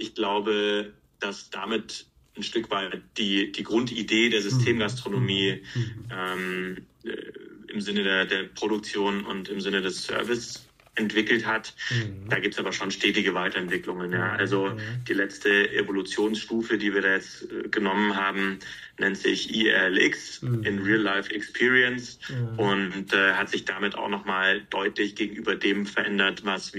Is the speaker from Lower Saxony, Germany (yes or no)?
no; Munich, Bavaria, Germany; gerade hier natürlich so als Münchner Lokalpatriot, sage ich mal